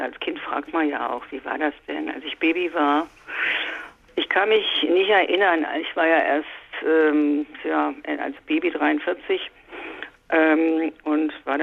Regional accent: Düsseldorf, North Rhine-Westphalia, Germany; born there; ich bin ein Kriegskind, 1943 geboren in Düsseldorf, also mitten in den Bomben.

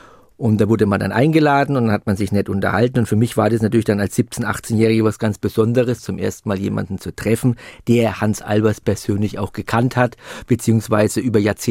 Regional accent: Bavaria, Germany; Und ich bin ja in Franken aufgewachsen, wir konnten diesen Sender auch sehen.

